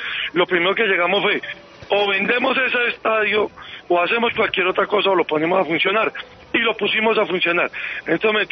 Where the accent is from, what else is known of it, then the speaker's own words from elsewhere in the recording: San Roque, Antioquia, Colombia; Yo soy de San Roque, Antioquia.